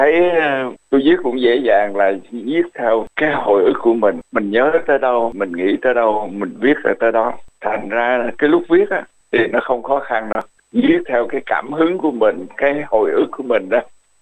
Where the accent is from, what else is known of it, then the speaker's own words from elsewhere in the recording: Mekong Delta, Vietnam; những cái tiếng đó thường dùng ở miền Tây Nam Phật, vì tôi xuất thân từ miền Tây Nam Phật. Nhưng mà nó thật ra thì cái tiếng Việt trong đầu của tôi đó bây giờ nó cũng có lai nhiều miền rồi.